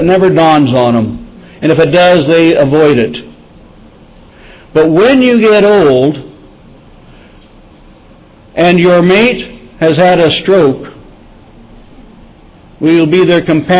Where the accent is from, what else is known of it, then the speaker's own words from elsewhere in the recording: Wyoming, United States; Now, I'm from Wyoming, and they have some rather rude ways of explaining about picking a mate in Wyoming.